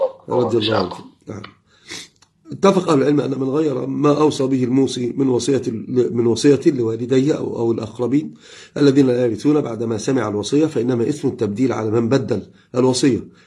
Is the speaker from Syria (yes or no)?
no; Fez, Fès-Meknès, Morocco; أنا فاسي تزاب.